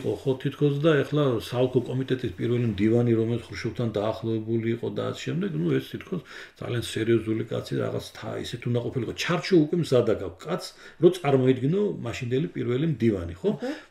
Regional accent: Sukhumi, Abkhazia, Georgia; now in Tbilisi, Georgia; მე და ჩემი ოჯახის წევრებს აცნობდა როგორც სტუმრები სოხუმიდან

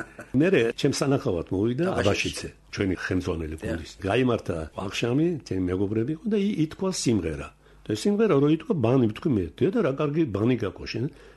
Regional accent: Bolnisi, Kvemo Kartli, Georgia; also born or lived in Tbilisi; დავიბადე თბილისში 1937 წელს, 1942 წელს გადავედით ბოლნიში საცხოვრებლად და გავიზარდე არაჩვეულებრივ ხალხში და საზოგადოებაში, როგორც გლეხები, ასევე ინტელიგენცია.

